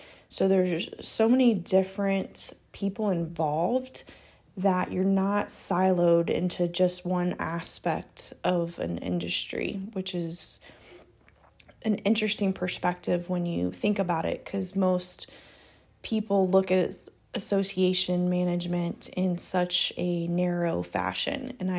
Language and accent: English; Durham, North Carolina, United States; now in Charlotte area, United States; I grew up in the Durham and Chapel Hill area of the Triangle, and I currently live in the greater Charlotte area, actually in South Carolina.